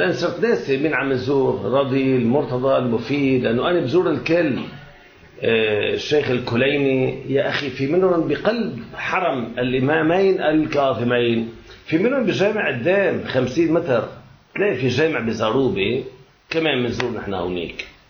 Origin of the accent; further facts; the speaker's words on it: Jibchit, Nabatieh Governorate, Lebanon; الكف عمي بجبشيت بضيعتنا